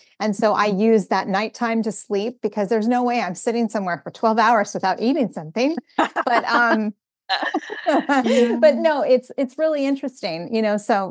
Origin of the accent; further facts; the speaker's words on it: Ireland; Well, I just turned red because I'm Irish and that's what happens.